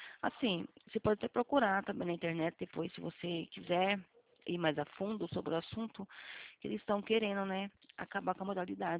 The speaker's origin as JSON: {"language": "Portuguese", "region": "São Paulo", "country": "Brazil", "said": "Eu sou de São Paulo."}